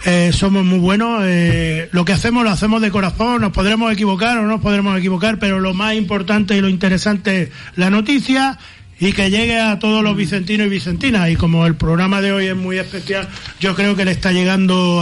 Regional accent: La Jonquera, Catalonia, Spain; es que yo soy de Fray Junquera, tío.

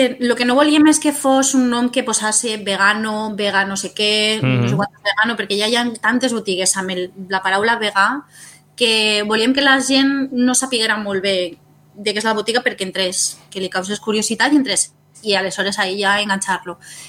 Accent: Valencia, Valencian Community, Spain; born there; Jo, bueno, he nascut a València, que allí és una terra que els músics, o ets músic o és fallera, no hi ha res.

